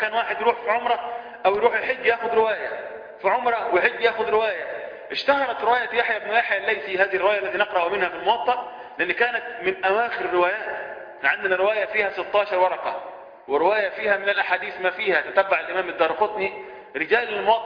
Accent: Egypt; مش عشان أنا مصري

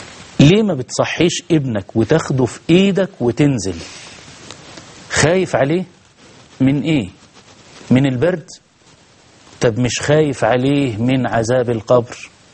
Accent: Egypt

